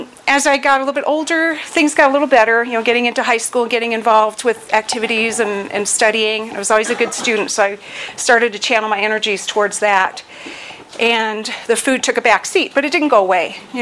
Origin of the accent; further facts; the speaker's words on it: Colorado Springs, Colorado, United States; I'm from Colorado Springs and been in program since August 1st of 1994